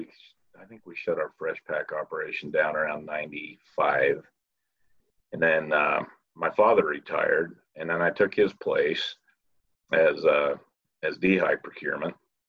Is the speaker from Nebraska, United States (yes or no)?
no; Osgood, Idaho, United States; So I grew up in Osgood, Idaho, just out west of Idaho Falls. And my family, we raised potatoes, grain, and sugar beets.